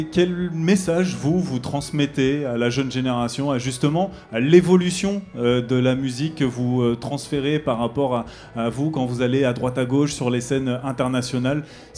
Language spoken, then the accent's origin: French; Rouen, Normandy, France; on est d'accord, on est de Rouen, ok, il n'y a pas de souci.